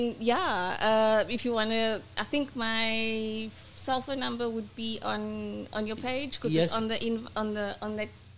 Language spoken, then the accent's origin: English; Stellenbosch, Western Cape, South Africa; Stellenbosch is just Stellenbosch. It's my hometown. Yeah, a lot of people know me there, so when I show up, then they know.